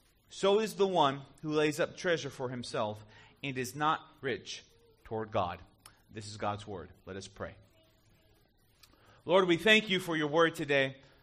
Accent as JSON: {"language": "English", "region": "Florida", "country": "United States", "tie": "born or raised there", "said": "If you don't know, I grew up in South Florida. In the age of 70s and 80s, you didn't wear sunscreen, right?"}